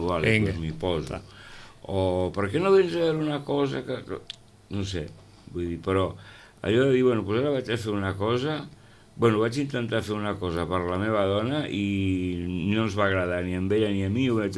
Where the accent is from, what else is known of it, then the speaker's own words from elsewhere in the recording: Catalonia, Spain; jo que soc català, amb això em va anar pues, la mar de bé